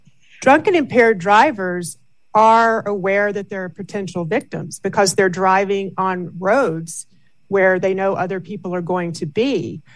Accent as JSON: {"language": "English", "region": "Arizona", "country": "United States", "said": "And, you know, I am from Arizona. I used to practice in Arizona."}